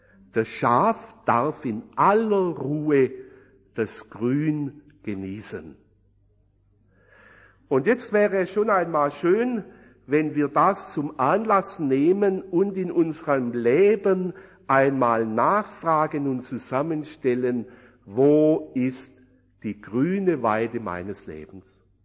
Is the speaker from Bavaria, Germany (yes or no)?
no; Holzgerlingen, Baden-Württemberg, Germany; born there; Ich bin gebürtiger Holzgerlinger, das ist die übernächste Ortschaft